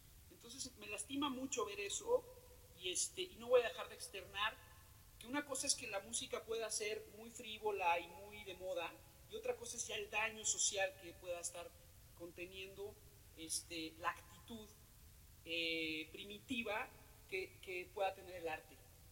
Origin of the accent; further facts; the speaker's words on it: Mexico; como papá y como ciudadano mexicano y del mundo, no voy a dejar de alzar la voz